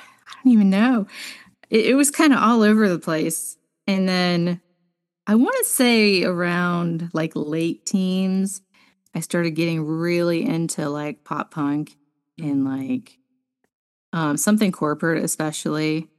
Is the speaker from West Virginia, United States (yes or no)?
yes; West Virginia, United States; Right outside of Wheeling, which is only about 45 to 50 minutes from Pittsburgh. So it's it's near something, but it was also kind of the middle of nowhere.